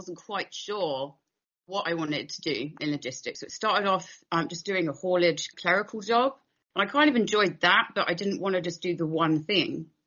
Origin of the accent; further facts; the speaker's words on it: Southampton, South East England, United Kingdom; moved away as an adult; now in United States; I'm originally from England, from a town called Southampton, where the Titanic set sail from.